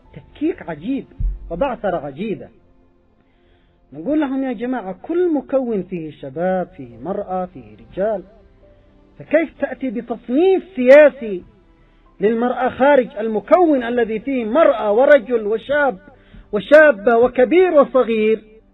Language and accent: Arabic; Yemen; حتى عندنا في اليمن